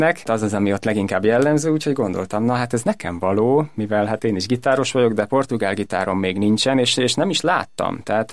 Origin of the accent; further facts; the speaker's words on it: Bátonyterenye, Nógrád, Hungary; Én bátonyterenyei származású vagyok, ami Salgótarján környékén van, Nógrád megyében, és az ottani zeneiskolában tanultam